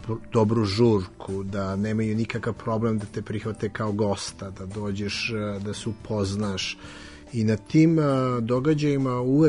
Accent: Belgrade, Serbia; now in Los Angeles, United States; jer vratiti se u ono odakle sam ja otišao, to je neka mladost, to je neka ludost, to je neki drugi grad.

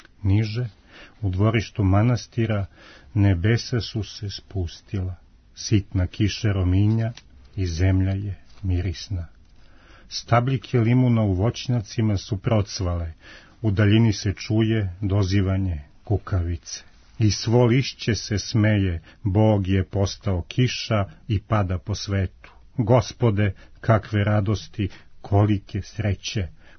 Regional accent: Serbia; Iz Srbije, bako, mi odgovaramo.

